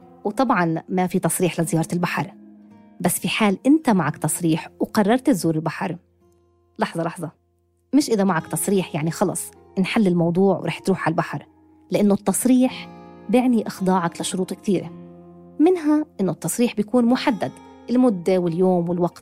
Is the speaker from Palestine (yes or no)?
yes; Ramallah, West Bank, Palestine; أنا من رام الله عشان أدخل القدس والمناطق المحتلة عام 48